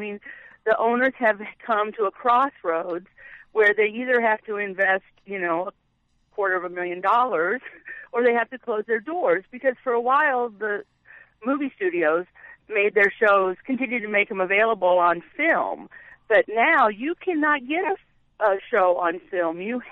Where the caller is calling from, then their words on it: Webster City, Iowa, United States; I'm calling from Webster City.